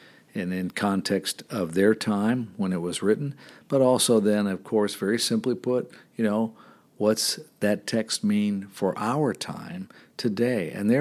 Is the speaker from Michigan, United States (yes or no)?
no; Florida, United States; I'm a Florida boy. And and I grew up in Florida and so forth. Love Florida. Love the beach.